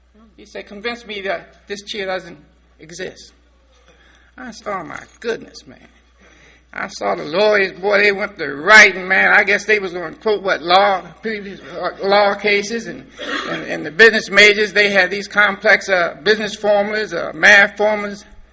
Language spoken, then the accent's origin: English; Baltimore, Maryland, United States; now in West Virginia, United States; I'm originally from Baltimore, and we say Baltimore, Maryland. And I've been staying up in West Virginia for the last few years, and they call that God's country.